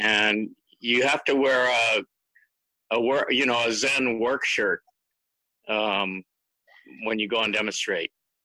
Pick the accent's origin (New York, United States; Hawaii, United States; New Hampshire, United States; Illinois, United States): Hawaii, United States; but I'm from Hawaii